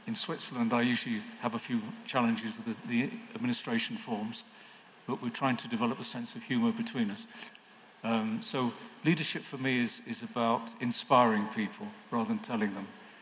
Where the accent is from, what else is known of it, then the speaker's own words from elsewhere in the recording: London, United Kingdom; born there; I was born in London in Guy's Hospital, and then I've lived all over the world.